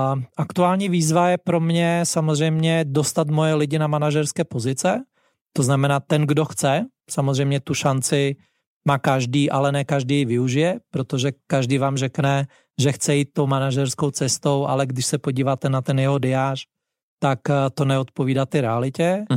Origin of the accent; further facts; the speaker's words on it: Slovakia; now in Czech Republic; Já samozřejmě díky tomu, že jsem ze Slovenska, tak ty cesty jsem si musel hledat trošku jinak, protože nestudoval jsem tady střední školu, nemám tady rodinu